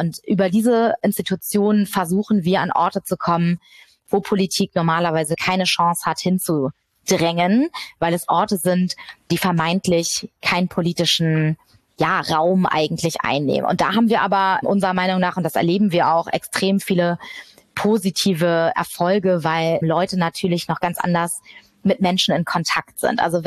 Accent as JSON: {"language": "German", "region": "Hamburg", "country": "Germany", "said": "auf den Ort bin ich als Hamburgerin extrem stolz, dass der bei uns in der Stadt ist."}